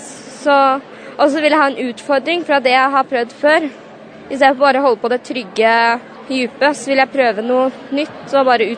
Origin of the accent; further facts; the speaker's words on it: Flesberg, Buskerud, Norway; Jeg kommer fra Flossberg.